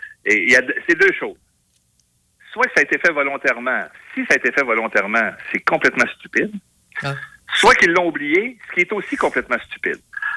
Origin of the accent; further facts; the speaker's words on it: Quebec, Canada; puis je suis un Québécois à 100%.